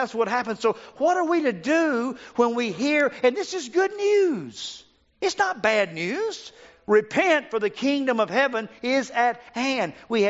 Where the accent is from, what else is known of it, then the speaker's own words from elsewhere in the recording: the South, United States; born there; deep-fried southern environment where everybody is a Christian because I was born in the South.